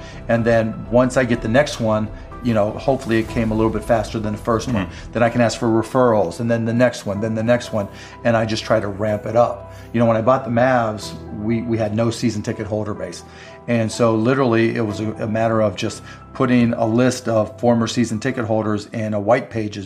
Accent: Pittsburgh, Pennsylvania, United States; I mean, I grew up in Pittsburgh.

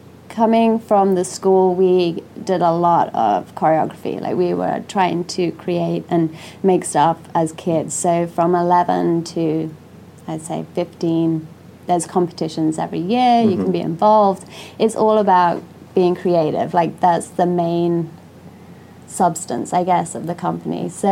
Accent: Great Barford, East of England, United Kingdom; But yeah, I'm English. I grew up in a small village called Great Barford and went

